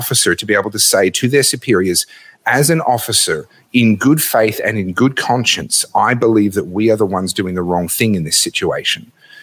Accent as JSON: {"language": "English", "country": "Australia", "tie": "born or raised there", "said": "I was born in Australia. I've lived in Australia all my life. I've traveled a little bit."}